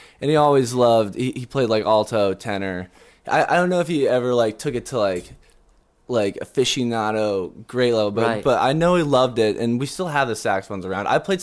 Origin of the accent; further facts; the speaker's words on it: Dallas, Texas, United States; Being a kid growing up in Dallas, it's kind of boring.